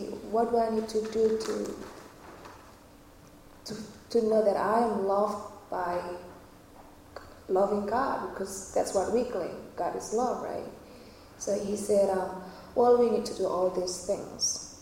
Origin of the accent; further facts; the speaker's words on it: Indonesia; I'm from Indonesia. It is one of the Southeast Asian countries.